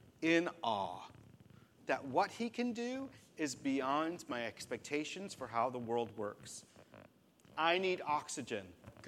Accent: United States; I'm an American. I am hardworking, and I have control over all things, don't I?

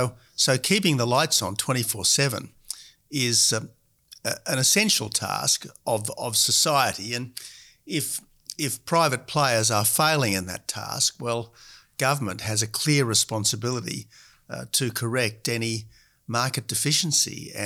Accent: Australia; And while I, as an Australian patriot, I want every government to succeed

